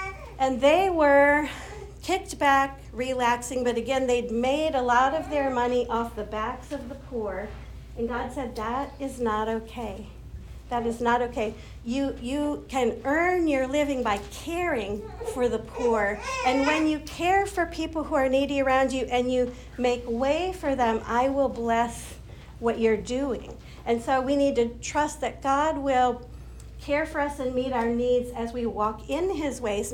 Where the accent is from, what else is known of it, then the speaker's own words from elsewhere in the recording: Wisconsin, United States; I come from Wisconsin, where there are a lot of cows.